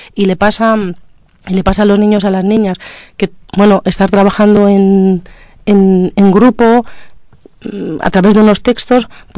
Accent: Guadalajara, Castilla-La Mancha, Spain; born there; nací en Guadalajara, Estudié en la Universidad de Alcalá.

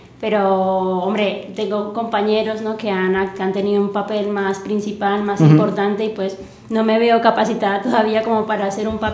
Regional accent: Colombia; No. No, soy de Colombia.

